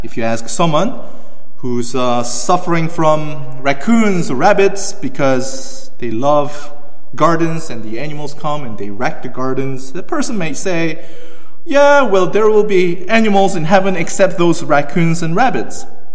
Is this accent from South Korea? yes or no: yes; South Korea; English is a second language; these Canadians who never been to or seen or been to South Korea what it is like to have snow in my home country?